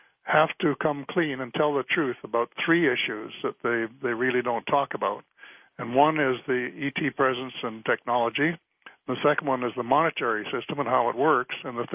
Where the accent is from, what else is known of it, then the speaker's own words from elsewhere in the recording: Waterford, Ontario, Canada; born there; I was born in Waterford, Ontario, about 90 miles west of Toronto